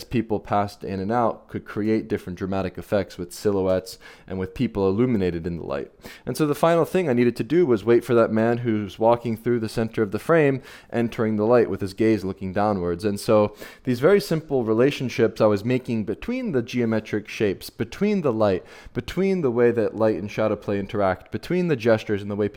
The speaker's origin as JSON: {"language": "English", "town": "Philadelphia", "region": "Pennsylvania", "country": "United States", "tie": "born or raised there", "said": "walking the same mundane lane every single day in my hometown, Philadelphia"}